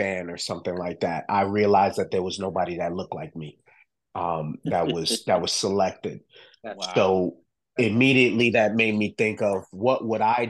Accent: Bronx, New York, United States; You know, and I'm originally from the Bronx, man.

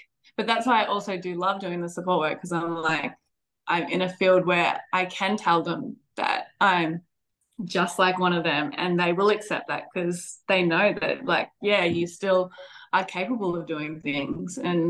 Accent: Brisbane, Queensland, Australia; But then one of my friends actually said, oh, I'm from Brisbane. And I saw other people were saying like, oh, me too. And then I was like, you know what? I think I can say me too.

